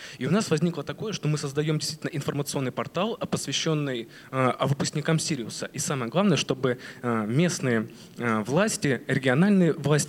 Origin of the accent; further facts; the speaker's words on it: Magnitogorsk, Chelyabinsk Oblast, Russia; я из Челябинской области, город Магнитогорск. Обучаюсь на 4-м курсе в Магнитогорском государственном техническом университете имени Георгия Ивановича Носова.